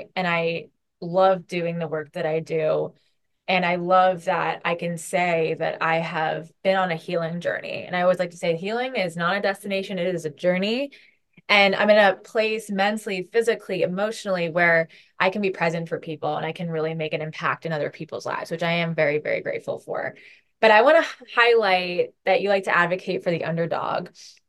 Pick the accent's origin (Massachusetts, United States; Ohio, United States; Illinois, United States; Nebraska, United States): Massachusetts, United States; Boston; now in New York City, United States; I'm originally from Boston, so, and now